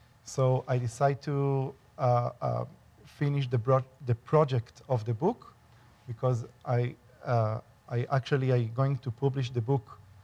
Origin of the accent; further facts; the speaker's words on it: Israel; English is a second language; So my parents moved to Israel like 50 years ago, and I was born in Israel. But because their first language is Spanish, they talk to me in Spanish. So I grew up with Hebrew because I grew up there.